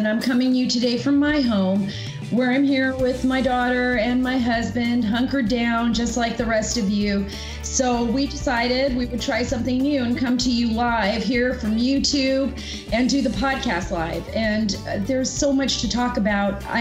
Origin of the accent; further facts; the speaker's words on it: California, United States; I'm originally from California.